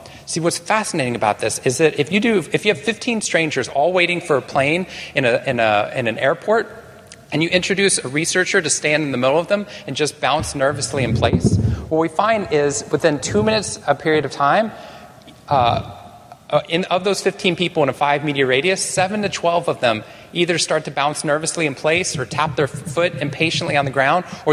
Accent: Waco, Texas, United States; I grew up in Texas. I grew up actually just north of here. I grew up in Waco, Texas, which I know some people have heard about, but for the wrong reasons. But I loved Waco.

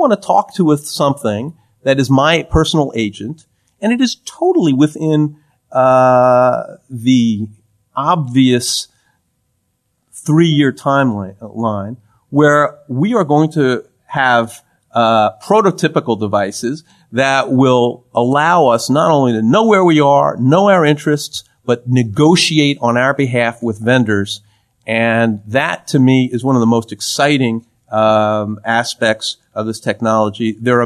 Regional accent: New York, United States; I'm from New York. I said to John, why don't we all live here?

